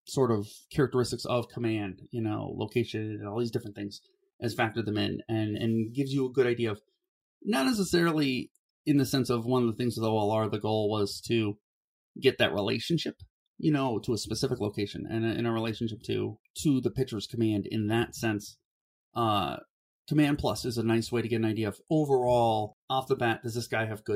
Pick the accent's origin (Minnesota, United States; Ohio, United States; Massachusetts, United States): Ohio, United States; I grew up in Ohio, which is not that far from coal country.